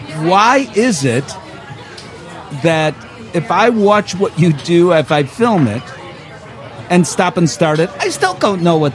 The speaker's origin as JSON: {"language": "English", "town": "Chicago", "region": "Illinois", "country": "United States", "said": "I thank you for, because I'm a Chicagoan."}